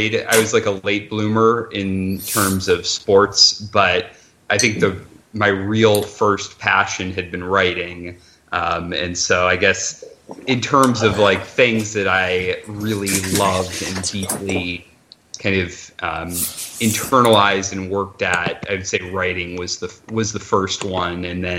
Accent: Ohio, United States; Yeah, I'm from the Akron, Canton area.

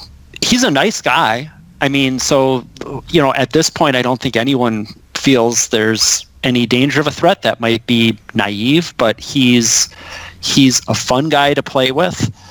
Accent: Minnesota, United States; Well, I'm from Minnesota. Good. We like our passive aggressiveness, so.

